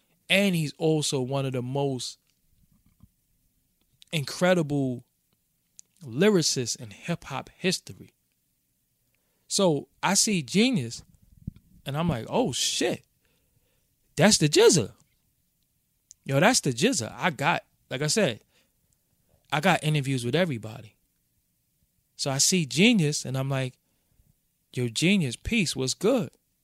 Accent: Brooklyn, New York, United States; And yo, you here and you from Brooklyn, I'm from Brooklyn, couldn't wait to see you.

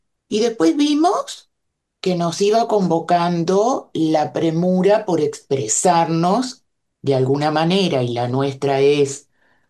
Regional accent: Uruguay; como judías, como escritoras, como uruguayas en primer lugar, porque en realidad somos todas uruguayas

